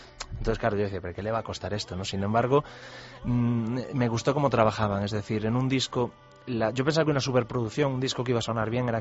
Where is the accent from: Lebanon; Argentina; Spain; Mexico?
Spain; Pantín, Galicia; also born or lived in Ferrol; Yo hasta los 18 años nací en Ferrol, pero viví toda mi vida en una aldea muy cercana a Ferrol que se llama Pantín